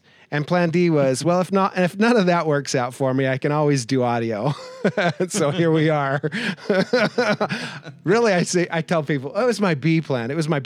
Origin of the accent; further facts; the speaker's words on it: Ogden, Utah, United States; Yeah, born and raised in Ogden. I love Ogden.